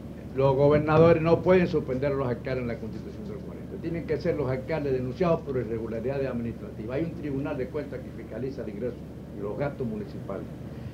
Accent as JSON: {"language": "Spanish", "town": "Bayamo", "region": "Granma", "country": "Cuba", "tie": "born or raised there", "said": "Yo recuerdo que el alcalde de mi pueblo de Bayamo"}